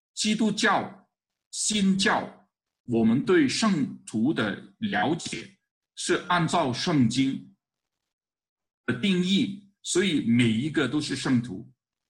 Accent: Hong Kong; 我来自香港

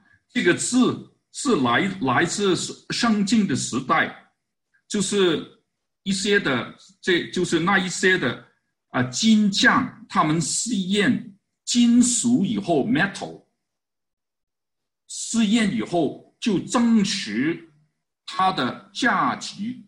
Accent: Guangdong, China; 所谓就是我们广东人说有一句话，就是好心做坏事。

